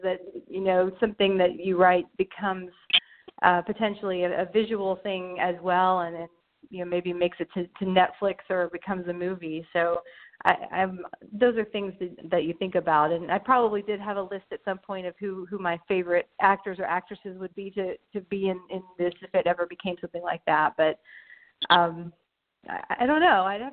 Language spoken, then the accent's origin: English; Knoxville, Tennessee, United States; I grew up near Knoxville, Tennessee.